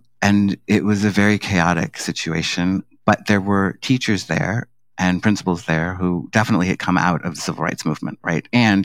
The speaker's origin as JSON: {"language": "English", "town": "New York City", "region": "New York", "country": "United States", "tie": "born or raised there", "said": "So I grew up in Harlem in, you know, the 1970s and 80s. Harlem was definitely pre-gentrification. I grew up in the Grant Housing Projects, which are on the west side of Harlem."}